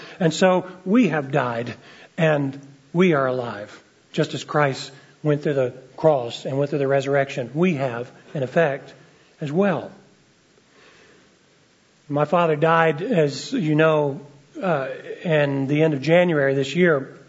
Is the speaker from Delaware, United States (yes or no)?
no; Montgomery, Alabama, United States; when I must have been about 5 years old or so, growing up in Montgomery, Alabama, and my dad would take us down to the YMCA outdoor swimming pool